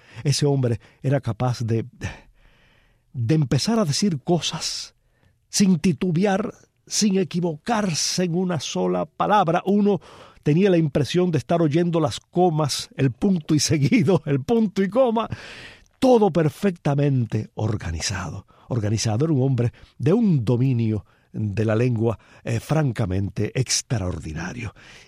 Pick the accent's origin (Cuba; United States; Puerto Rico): Cuba; born or raised there